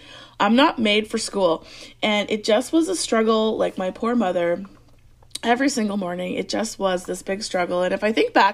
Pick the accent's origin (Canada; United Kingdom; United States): Canada; Alberta; So I grew up in Alberta, which is above Montana-ish, Idaho.